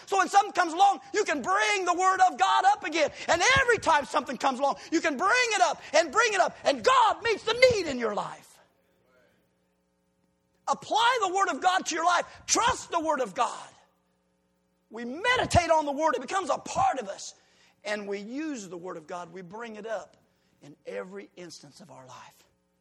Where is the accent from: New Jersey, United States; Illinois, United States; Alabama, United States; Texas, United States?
Illinois, United States; Decatur; I'm a city boy. Born and raised in Decatur, Illinois.